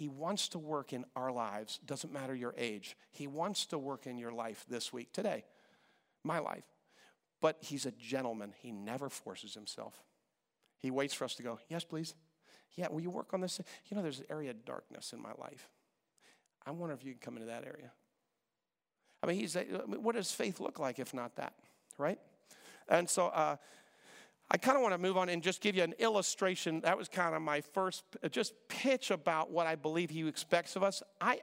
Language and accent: English; Reston, Virginia, United States; We grew up in Reston together.